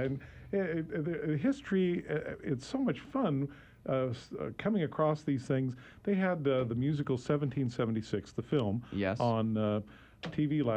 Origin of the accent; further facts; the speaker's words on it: New England, United States; also born or lived in Midwest; now in North Carolina, United States; And I was born in the Midwest, grew up in New England, so that part was the stuff I grew up on.